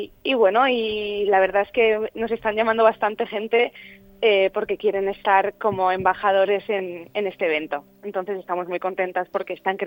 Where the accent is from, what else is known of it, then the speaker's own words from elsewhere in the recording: Formentera, Balearic Islands, Spain; yo pues soy de Formentera y que desde pequeña pues siempre decía, ¿no?